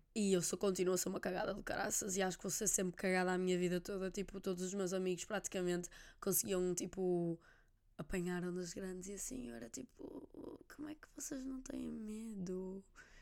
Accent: Norte, Portugal; porque somos do Norte, e o Norte é bem negligenciado.

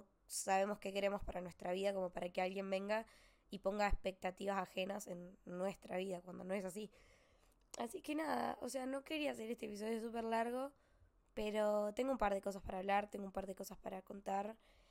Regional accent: La Florida, San Luis, Argentina; toda mi adolescencia la viví allá en la Florida, que acá, si ustedes buscan en internet, la Florida San Luis, van a entender un poquito más

